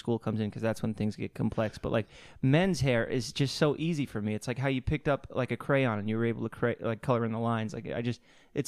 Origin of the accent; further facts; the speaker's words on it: East Coast, United States; See, where we grew up on the East Coast, the worst thing you could be is a rat.